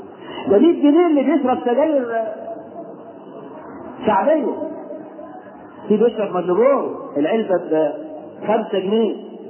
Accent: Egypt; وإحنا عندنا في مصر

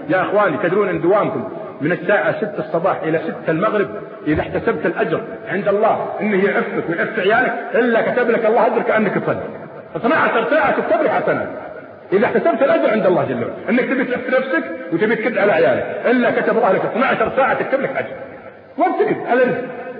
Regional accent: Eastern Province, Saudi Arabia; قلت أنا والله من أهل الشرقية ورايح للشرقية

